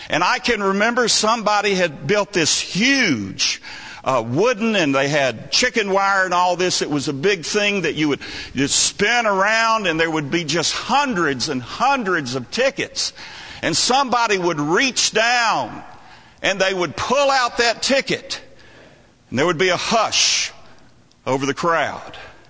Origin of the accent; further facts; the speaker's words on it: Alabama, United States; Week after Christmas, Joyce and I made a trip to Alabama to visit my mother. Well, we were in my hometown, and we were driving down Main Street one day, and I saw the old gun store.